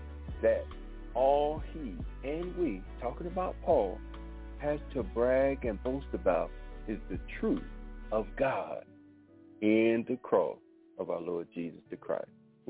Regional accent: Detroit, Michigan, United States; also born or lived in Pine Bluff; Y'all know, I grew up in Detroit, yes. But this is my birthplace that I had to come back

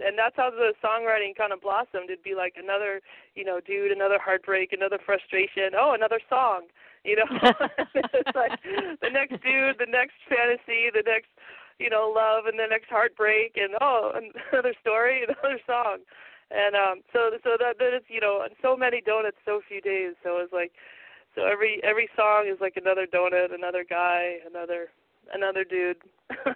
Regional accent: Maine, United States; Well, it's funny, you know, growing up in Maine, there wasn't a lot to do for someone who was, you know, kind of underage.

